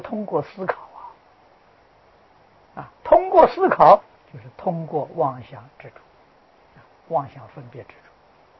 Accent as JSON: {"language": "Chinese", "country": "China", "said": "我们中国人对于神有个定义啊"}